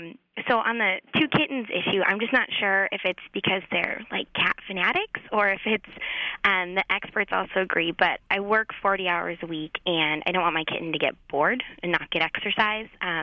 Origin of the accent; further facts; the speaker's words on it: Milwaukee, Wisconsin, United States; I'm from Milwaukee, Wisconsin